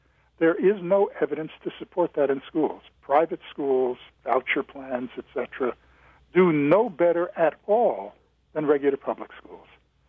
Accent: Paterson, New Jersey, United States; I come from Paterson, New Jersey, one of the third poorest city in the United States of its size, and I grew up in poor schools.

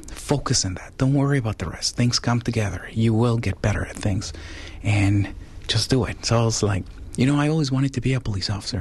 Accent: Mexico; growing up in Mexico, my dad had friends who were police officers

